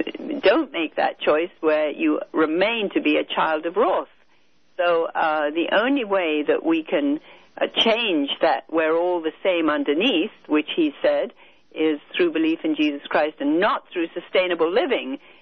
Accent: India; I was born and raised in India, so I'm very familiar with Eastern mysticism. I lived there for almost 20 years of my life.

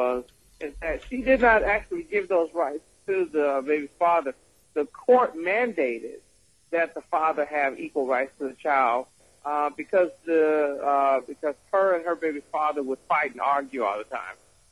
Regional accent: Memphis, Tennessee, United States; I'm from Memphis, Tennessee. I'm a surgical podiatrist, former college professor, and I'm basically practicing in my own practice here in Memphis.

